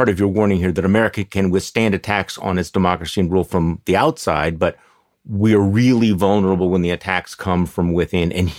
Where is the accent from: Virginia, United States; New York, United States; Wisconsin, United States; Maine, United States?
Wisconsin, United States; what's going on here in my home state of Wisconsin